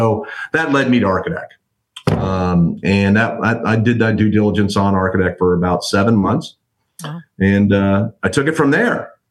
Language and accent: English; Columbus, Ohio, United States; So I am originally from Columbus, Ohio, and I went down to school at the University of Houston.